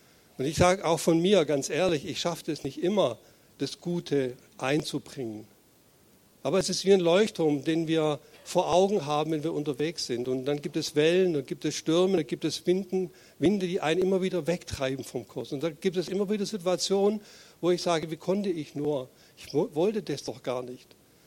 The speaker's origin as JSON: {"language": "German", "region": "Baden-Württemberg", "country": "Germany", "said": "ich komme aus Schwaben"}